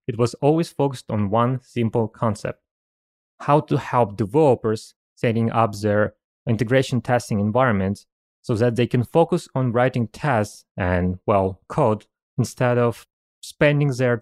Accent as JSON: {"language": "English", "country": "Russia", "tie": "born or raised there", "said": "I grew up in Russia"}